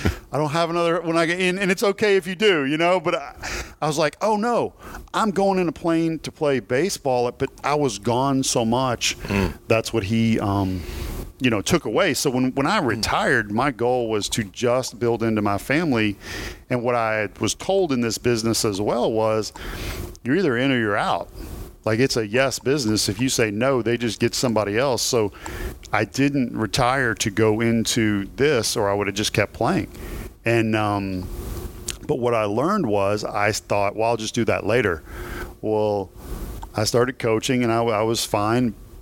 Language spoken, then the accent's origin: English; Kentucky, United States; Well, yeah, and I'm from Kentucky, so we all get it.